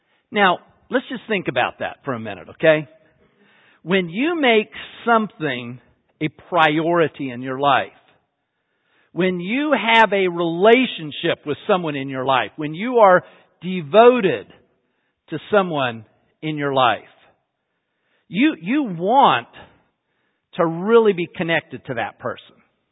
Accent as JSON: {"language": "English", "town": "Salt Lake City", "region": "Utah", "country": "United States", "tie": "born or raised there", "said": "I grew up in Salt Lake, you know, with my folks, but my mother's family was from Seattle and my father's family was from Virginia."}